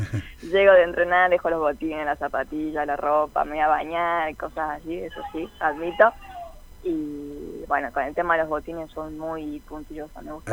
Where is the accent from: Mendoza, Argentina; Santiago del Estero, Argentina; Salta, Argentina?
Salta, Argentina; moved away; me fui de Salta.